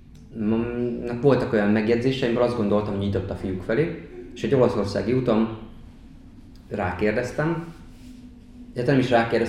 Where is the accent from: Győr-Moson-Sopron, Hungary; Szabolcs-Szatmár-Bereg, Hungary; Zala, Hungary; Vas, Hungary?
Győr-Moson-Sopron, Hungary; Győr; Tudni kell, hogy Győrben nőttem fel, és onnan mentem Miskolcra tovább tanulni